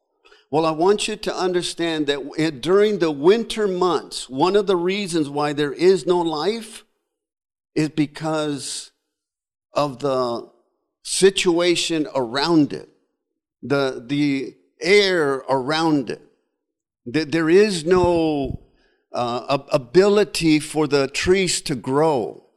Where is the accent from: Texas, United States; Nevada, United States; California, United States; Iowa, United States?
Nevada, United States; Las Vegas; We grew up in Las Vegas, Nevada. And in Las Vegas, probably like here, we had the four seasons.